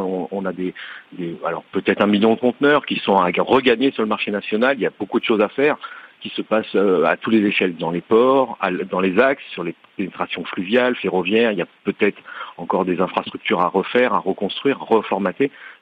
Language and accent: French; Saint-Nazaire, Pays de la Loire, France; Dans les grandes villes maritimes, je viens de Saint-Nazaire, je le sais bien